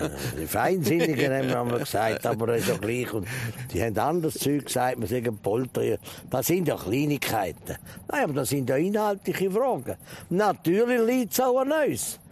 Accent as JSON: {"language": "German", "country": "Switzerland", "said": "Und wir sind doch Schweizer."}